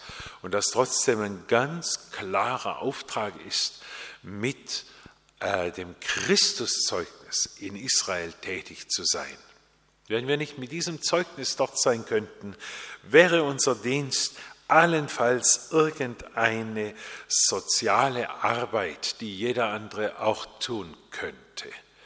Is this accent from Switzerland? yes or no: no; Japan; now in Germany; Ich bin in Japan geboren und aufgewachsen, auch das habe ich mir nicht ausgesucht. Meine Eltern waren dort Missionare.